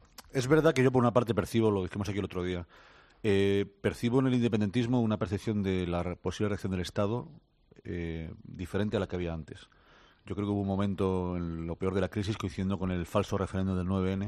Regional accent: Spain; somos así los españoles

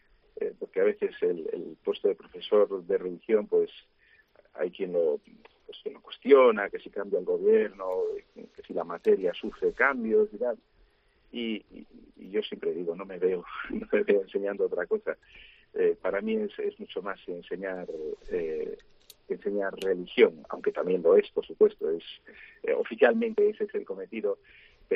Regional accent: A Coruña, Galicia, Spain; soy de Coruña y la realidad rural de Galicia la había vivido poco. La conocía de pasear por las aldeas y tal, pero mi familia es más bien de Madrid, castellana

